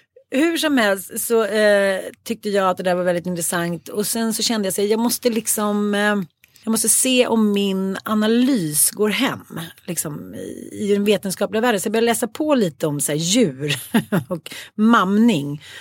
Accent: Farsta, Stockholm County, Sweden; Jag kommer ju från Farsta.

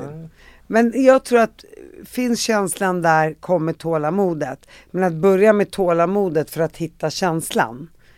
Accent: Uppsala, Uppsala County, Sweden; Jag är från Uppsala, kanske var jag.

